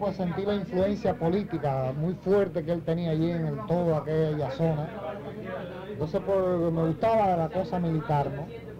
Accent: Holguín, Cuba; Hace muchos años, porque era de mi pueblo. Holguín, vaya.

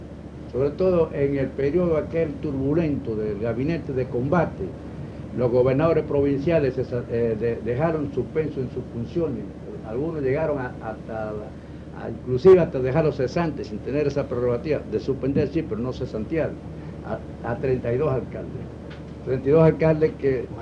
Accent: Bayamo, Granma, Cuba; Yo recuerdo que el alcalde de mi pueblo de Bayamo

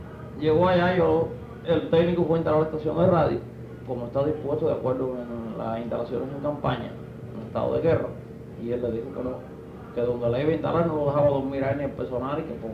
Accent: Chivirico, Santiago de Cuba, Cuba; yo soy de Chivirico

